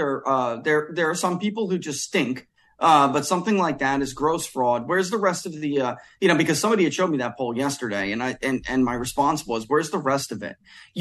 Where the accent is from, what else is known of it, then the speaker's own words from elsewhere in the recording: Ohio, United States; I'm from Ohio, Charlie.